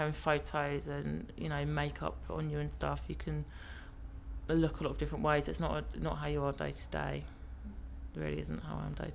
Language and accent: English; Carshalton, London, United Kingdom; born there; in Carshalton, unfortunately, because it's not a very nice hospital.